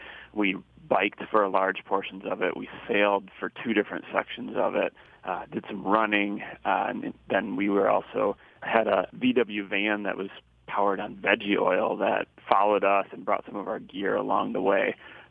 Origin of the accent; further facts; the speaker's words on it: Grand Rapids, Michigan, United States; moved away as an adult; now in Ventura, United States; So we're both from Grand Rapids area and grew up in Michigan and absolutely love the Great Lakes. And so we both live out here in Ventura, California right now.